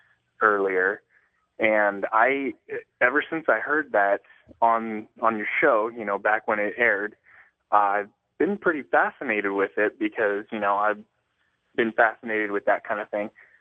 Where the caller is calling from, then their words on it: Medford, Oregon, United States; I'm calling from Medford, Oregon.